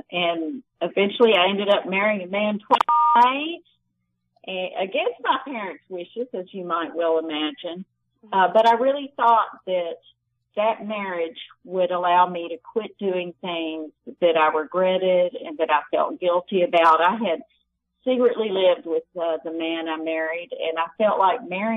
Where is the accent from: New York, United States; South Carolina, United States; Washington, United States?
South Carolina, United States; accent: South Carolina; moved away; also born or lived in Dallas; I came from South Carolina, which was really kind of backwards compared to forward Dallas. And I didn't fit in. I looked like a hick and I wore funny clothes and I had this very strong South Carolina accent.